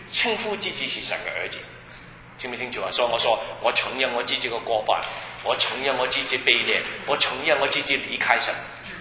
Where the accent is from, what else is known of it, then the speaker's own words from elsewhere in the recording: China; 但是我们中国人说什么？我是龙人的后裔，我是魔鬼的后裔。